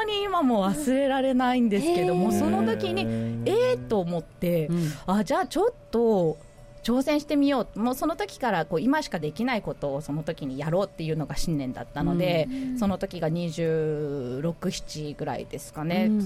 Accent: Ōmura, Nagasaki, Japan; also born or lived in Yamaguchi; 山口県にいた時がありました。で、地元に帰ってきて

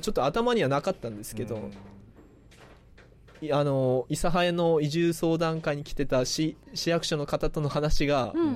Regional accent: Goto, Nagasaki, Japan; なおかつまあ自分も出身が五島なんで、うん、まあ、いつでも帰れるような場所にいたいなっていうの

